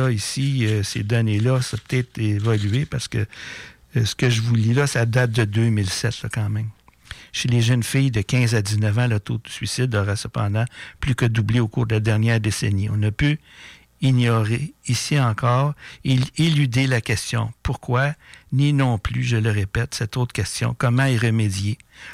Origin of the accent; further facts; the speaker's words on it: Quebec, Canada; en France, aux États-Unis et chez nous au Québec.